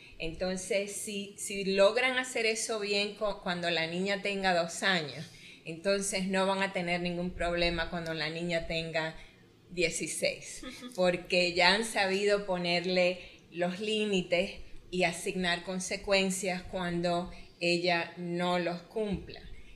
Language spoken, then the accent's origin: Spanish; Cuba; o en este caso los 3 que somos cubanos